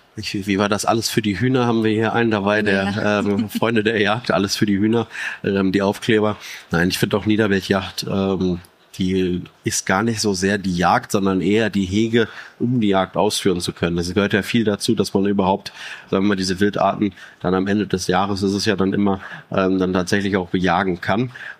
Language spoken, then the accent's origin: German; Witten, North Rhine-Westphalia, Germany; Ich komme tatsächlich hier aus Witten, beziehungsweise direkt an der Grenze von Dortmund.